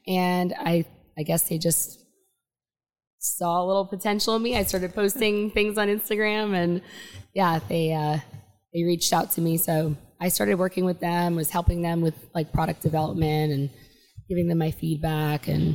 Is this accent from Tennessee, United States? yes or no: no; Coral Springs, Florida, United States; I'm born and raised in South Florida here, Coral Springs, originally.